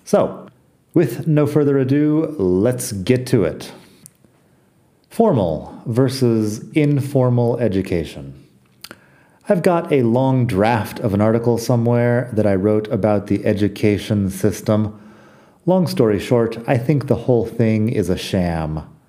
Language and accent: English; Barcelona, Catalonia, Spain; English is a second language; quiet week in Barcelona, my hometown, out here on the Mediterranean coast.